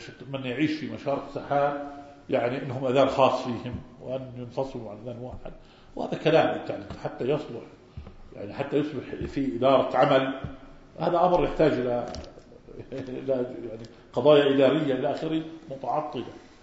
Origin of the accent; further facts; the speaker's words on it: Algeria; يقول بعض المشايخ عندنا في الجزائر